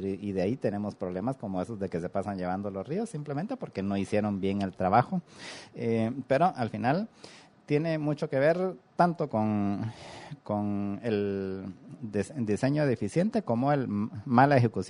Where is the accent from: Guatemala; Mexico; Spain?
Guatemala; Retalhuleu; es el mismo puente que está desde que yo crecí en Reu hace 40 y pico de años.